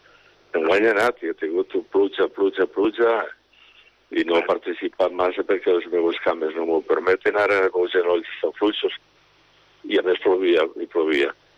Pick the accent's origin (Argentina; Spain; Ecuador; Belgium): Spain; Cullera, Valencian Community; me regalaran els capellans del meu poble. Els rectors i vicaris de Cullera de la Germandat Sacerdotal me'l regalaren el baco